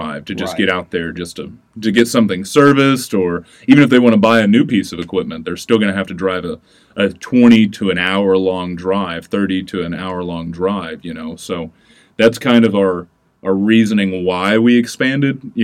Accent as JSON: {"language": "English", "town": "Puryear", "region": "Tennessee", "country": "United States", "tie": "born or raised there", "lives_now": "Broken Bow, United States", "said": "I am from Paris, Tennessee. Born and raised, it's the best way to say it. Born and raised in Puryear, Tennessee. It's an even smaller town outside of Paris."}